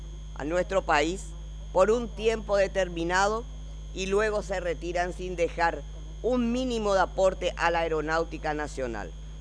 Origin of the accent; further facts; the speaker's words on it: Paraguay; como parlamentaria paraguaya